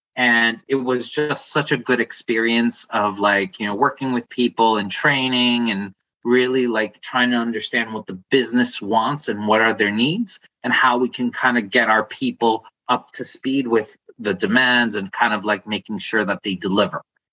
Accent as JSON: {"language": "English", "country": "Cyprus", "said": "You know, I'm originally from Cyprus."}